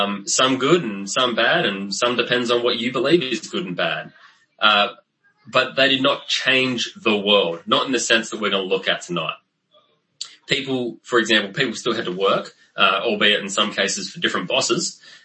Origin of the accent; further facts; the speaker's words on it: Australia; now in Seattle, United States; Yes, I am from Australia, though I live in Seattle now. I married a Seattle girl. So I live in Seattle now